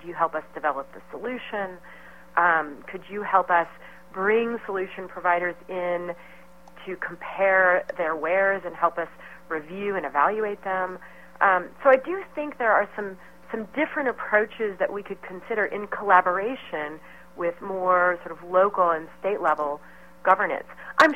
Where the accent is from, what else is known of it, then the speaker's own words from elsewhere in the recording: Missouri, United States; I came back through Missouri, and as I was pulling into my hometown